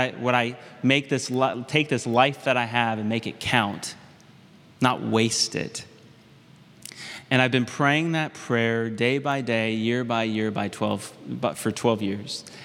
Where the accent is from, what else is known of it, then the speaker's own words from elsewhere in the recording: Ohio, United States; now in Maine, United States; when I moved here 5 years ago, I was actually really nervous. I was scared. I grew up in Ohio. I'd never been to Maine really ever in my life.